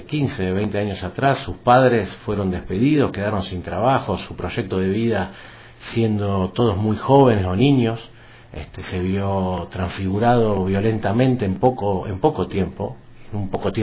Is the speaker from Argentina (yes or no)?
yes; Rosario, Santa Fe, Argentina; Yo vengo de Rosario, del corazón de la Pampa húmeda, del ombligo del mundo, donde tiras un poroto y crece